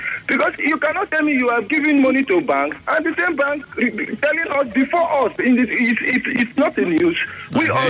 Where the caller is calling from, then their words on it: Port Harcourt, Rivers, Nigeria; I'm calling from Port Harcourt, actually.